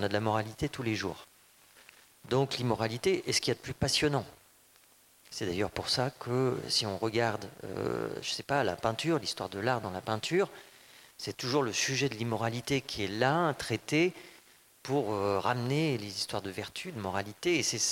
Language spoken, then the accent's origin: French; France; qu'est-ce que ça me fait moi en tant que Française de travailler pour... un projet en Allemagne